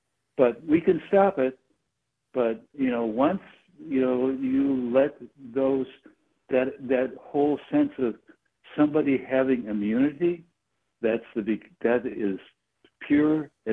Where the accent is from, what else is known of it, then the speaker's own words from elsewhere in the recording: St. Paul, Minnesota, United States; I'm from St. Paul, and I just listen to you guys all the time.